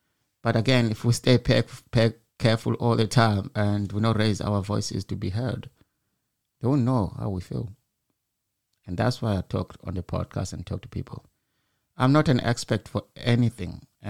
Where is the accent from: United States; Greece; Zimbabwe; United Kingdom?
Zimbabwe; Matabeleland; I was born in Zimbabwe. And 1983, I was about six, maybe. Something like that. I was already at school. Seven. And one day we went to school. I'm from Matabeleland, by the way.